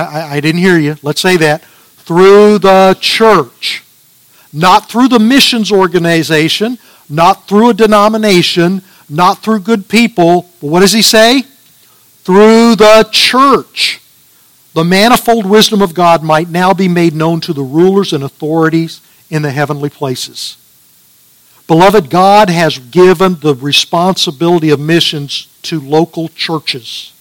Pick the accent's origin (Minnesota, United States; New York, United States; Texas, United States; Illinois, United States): Texas, United States; Austin; I grew up in Austin, and when I moved away from Austin, they had a population of 250,000, and I thought it was a big city.